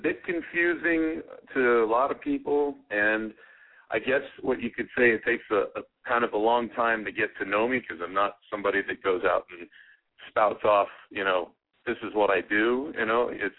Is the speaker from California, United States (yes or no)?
yes; Oakland, California, United States; born there; I was born in Oakland, California. I'm American